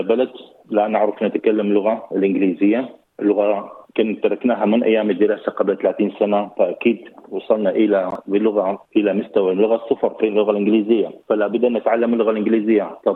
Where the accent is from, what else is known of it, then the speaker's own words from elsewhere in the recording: Tel Isqof, Nineveh, Iraq; now in Australia; من العراق، من محافظة نينوى، من قرية تل اسقف.